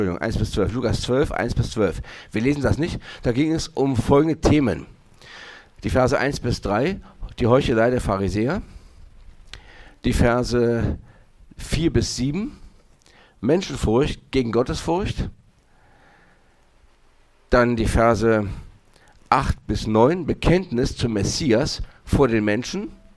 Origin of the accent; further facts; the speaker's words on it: Berlin, Germany; Ich bin Berliner und … Ich komme aus der Gemeinde Erlangen